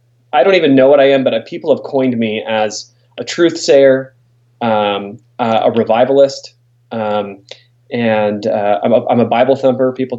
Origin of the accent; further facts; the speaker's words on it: California, United States; I grew up in Southern California, didn't become a believer until I was 18